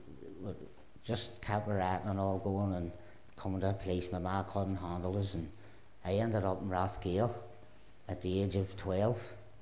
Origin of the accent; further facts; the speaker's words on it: Belfast, Northern Ireland, United Kingdom; I was born and reared in the Shankill. And growing up in the Shankill, it was a troubles was going on.